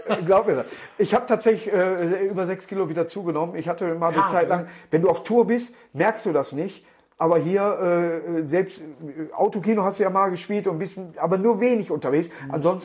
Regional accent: Duisburg, North Rhine-Westphalia, Germany; born there

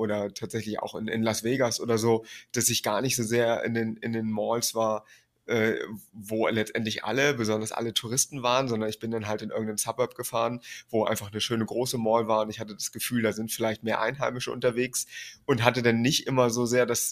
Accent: Northern Germany, Germany; nun komme ich aus Norddeutschland, die nächste große Stadt war Kiel

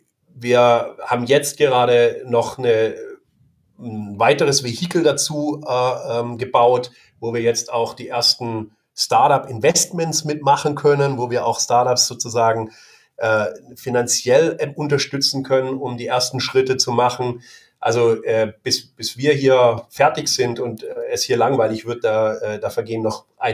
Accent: Germany; ich möchte zurückgeben an meine Heimat. Und ich komme nicht aus Heilbronn selber, aber ich denke da Deutschland.

